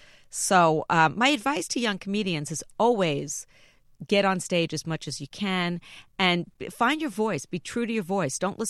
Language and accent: English; New York City, New York, United States; I grew up in the Bronx. You know, my grandmother lived on Jerome Avenue and 161st Street. I have my loyalties.